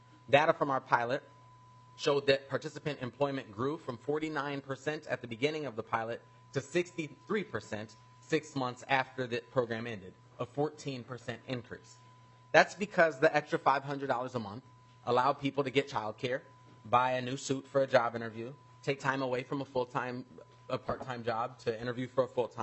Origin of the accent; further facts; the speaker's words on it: Minnesota, United States; as a Minnesotan who is used to poverty and hunger in our communities